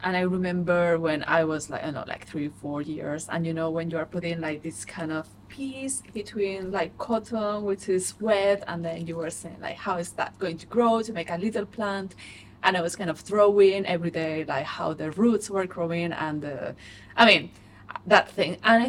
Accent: Spain; I'm from Spain, and that was like during that period, HIV AIDS was kind of a big problem.

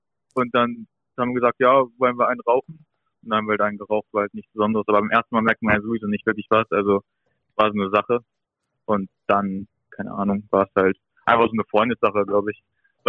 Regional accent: Berlin, Germany; ich bin ja aus Berlin

